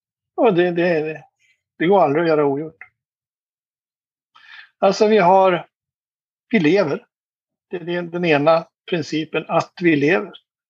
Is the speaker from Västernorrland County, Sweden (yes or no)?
yes; Sundsvall, Västernorrland County, Sweden; Den där krögen jag passerade 5000 gånger. Jag är uppväxt där, 30 år.